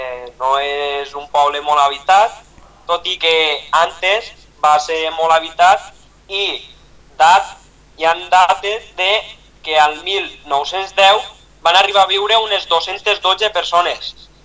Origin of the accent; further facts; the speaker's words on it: Vinaròs, Valencian Community, Spain; born there; now in Rossell, Spain; No, vaig néixer a Vinaròs i ara actualment estic vivint a Rossell. Bueno, ara este any és el primer any que he estat estudiant a Castelló.